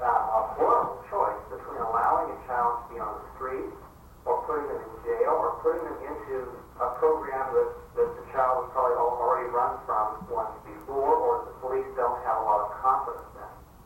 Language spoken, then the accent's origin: English; Colorado, United States; now in New York, United States; Sitting in New York, I grew up in Colorado, so I have a little bit of the Westerner